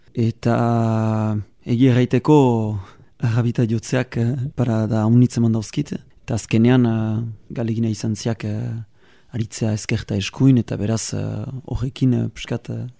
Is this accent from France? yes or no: yes; Bayonne, Nouvelle-Aquitaine, France; Baionesa, sortzez, hini ikasketa guztiak baionan gaindi egin ditiat